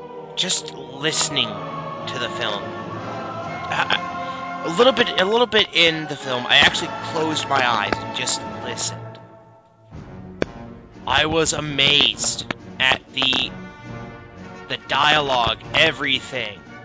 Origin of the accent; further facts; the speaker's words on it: United States; first language English; Because I may be Japanese, yes, but I'm a native. I'm both born and raised in America. I speak English. English is my first and only language.